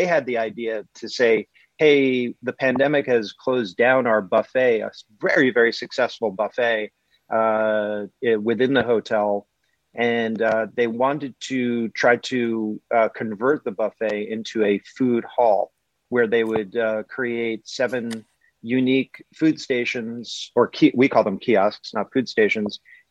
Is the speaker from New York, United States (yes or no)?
yes; New York, United States; That, to me, being a New Yorker